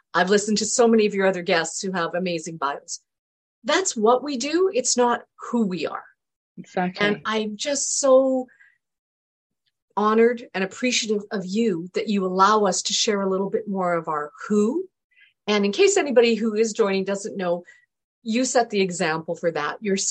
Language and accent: English; Canada; also born or lived in England; I always joke, my parents moved to Canada when I was two.